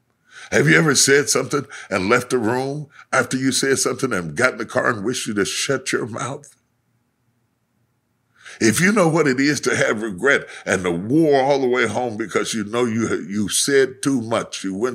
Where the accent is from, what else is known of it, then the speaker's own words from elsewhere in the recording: Charleston, West Virginia, United States; I grew up in Charleston, West Virginia.